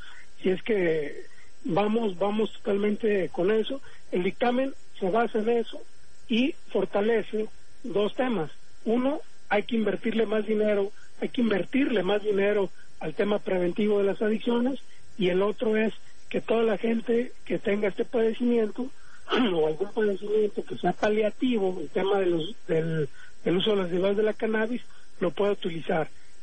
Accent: Mexico; como médico, como padre de familia y como mexicano, nunca la he atorado yo

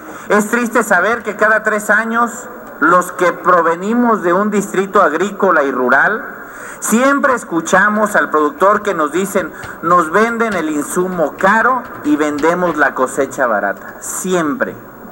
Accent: Mexico; Y nosotros como mexicanos, ¿qué estamos haciendo por nuestros agricultores?

